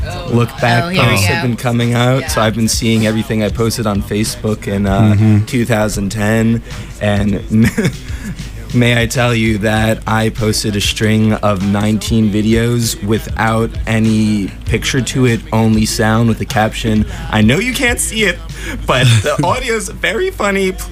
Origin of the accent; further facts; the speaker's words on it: New York, United States; this is probably the first time I've mentioned to my friends here that I'm from New York.